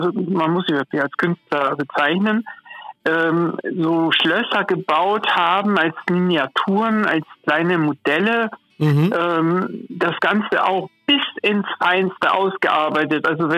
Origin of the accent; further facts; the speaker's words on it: Hamburg, Germany; ich bin ja eigentlich aus Hamburg und da habe ich sowas nie kennengelernt.